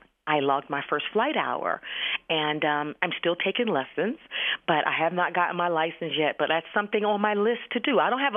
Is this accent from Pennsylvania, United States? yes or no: yes; Philadelphia, Pennsylvania, United States; I'm from Philly, from the ghetto.